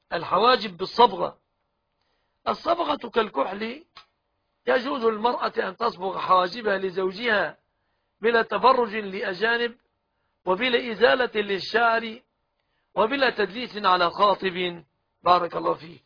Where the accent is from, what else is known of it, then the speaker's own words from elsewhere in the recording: Egypt; أن يحفظ بلادنا مصر آمنة مطمئنة من كل مكروه وسوء